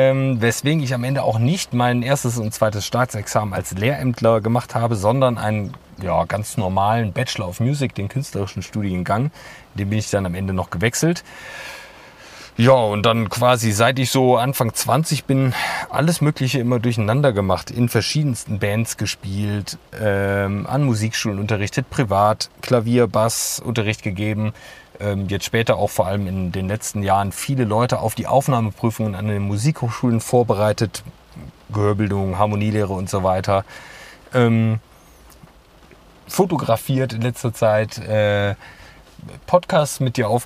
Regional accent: Leverkusen, North Rhine-Westphalia, Germany; Also, geboren 1988 in Leverkusen-Schlebusch. Wo ich auch die ersten 24 Jahre meines Lebens, glaube ich, gewohnt habe.

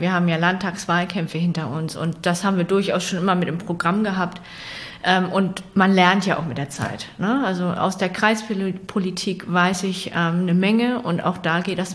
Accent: Germany; Ich bin dänisch aufgewachsen in Deutschland. Aber ich habe auch meinen deutschen Familienkontext und auch deutsche Freunde.

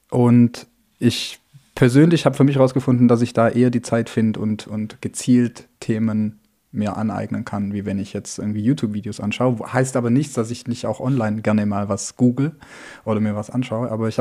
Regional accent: Baden-Württemberg, Germany; Bin ja aufgewachsen bei CWG auf der Schwäbischen Alb.

